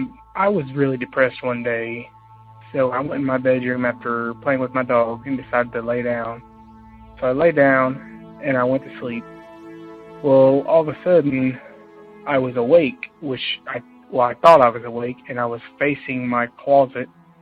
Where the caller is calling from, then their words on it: Indiana, United States; I'm from Indiana.